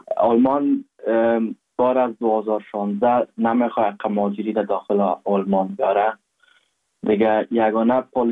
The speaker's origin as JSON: {"language": "Persian", "country": "Afghanistan", "moved": "yes", "lives_now": "Germany"}